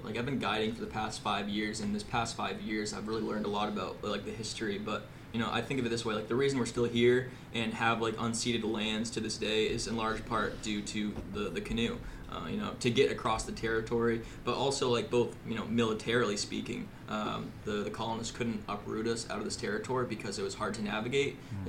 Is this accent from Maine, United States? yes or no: yes; Indian Island, Maine, United States; I'm from Penobscot Nation. I'm Eel Clan. I grew up on Indian Island.